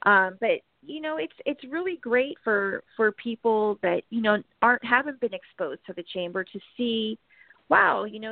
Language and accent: English; El Segundo, California, United States; I mean, I grew up in El Segundo.